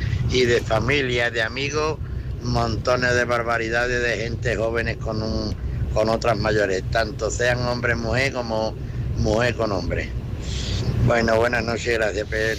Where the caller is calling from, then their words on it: Seville, Andalusia, Spain; de Sevilla, en ruta.